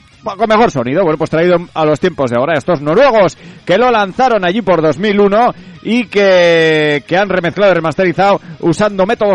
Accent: Lerín, Navarre, Spain; soy de Lerín, y lo que te traigo es una batería de novedades metaleras brutal.

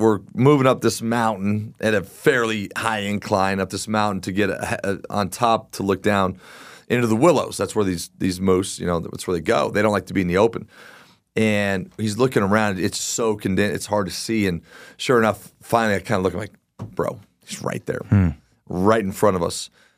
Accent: Arvada, Colorado, United States; when we were kids and we grew up in Arvada

